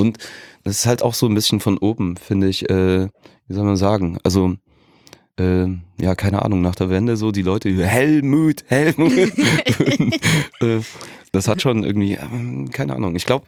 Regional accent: Saxony, Germany; Ich bin Sachse.

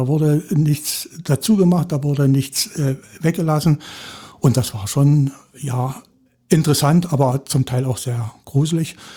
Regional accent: Saxony, Germany; born there; Ich bin gebürtiger jetzt Sachse, wobei ich natürlich mich als Brandenburger fühle.

